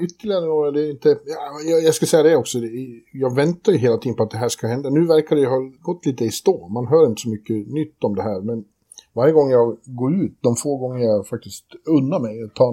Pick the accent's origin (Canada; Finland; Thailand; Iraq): Canada; Ottawa, Ontario; Alla vet att jag älskar Ottawa, det är min hemstad